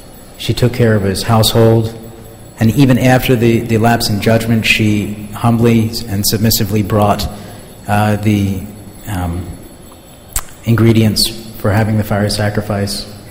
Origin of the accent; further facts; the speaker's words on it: Southeast, United States; I come from the United States. I come actually from the south, the southeast of the United States, where it's very, very common that you go out into the street and you meet what we affectionately call Bible thumpers.